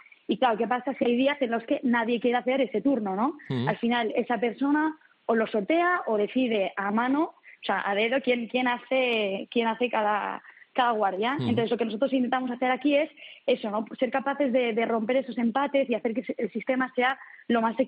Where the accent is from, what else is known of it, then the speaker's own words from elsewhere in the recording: Barcelona, Catalonia, Spain; yo soy de Barcelona, pero estudié biomedicina en Estados Unidos, en Harvard